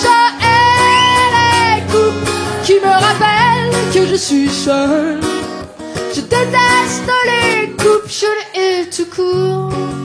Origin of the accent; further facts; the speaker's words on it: Marseille, Provence-Alpes-Côte d'Azur, France; Je vais arrêter l'accent québécois parce que voilà, je suis marseillaise